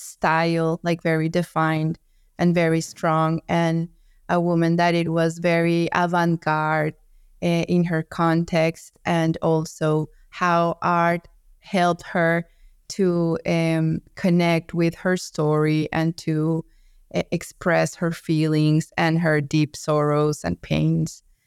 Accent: Colombia; And we love it because it is from my country. I am from Colombia.

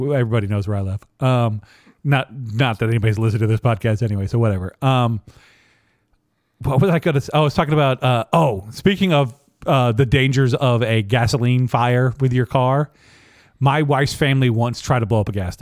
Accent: Virginia, United States; Yeah, so I'm from Virginia originally, and they don't sell alcohol anywhere except for in the state-run liquor stores.

